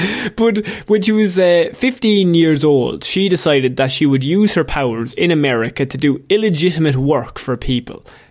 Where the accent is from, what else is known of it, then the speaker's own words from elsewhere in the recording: Ireland; We're Irish. We're allowed to do this.